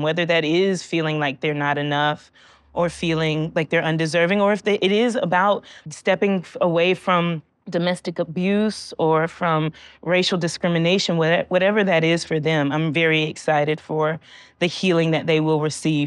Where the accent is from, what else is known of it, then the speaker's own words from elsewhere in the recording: Georgia, United States; born there; And I was born in Georgia.